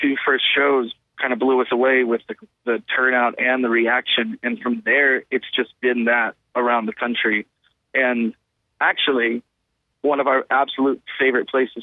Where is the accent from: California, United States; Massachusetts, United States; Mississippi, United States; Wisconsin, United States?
California, United States; now in Rhode Island, United States; No, I live in Rhode Island right now, but I was born outside of San Francisco and I grew up in Southern California.